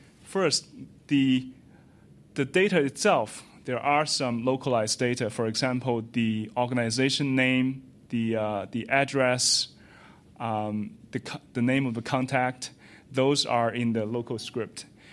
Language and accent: English; China; first language Chinese; English is a second language; I'm my native language is in Chinese, so I use a Chinese example.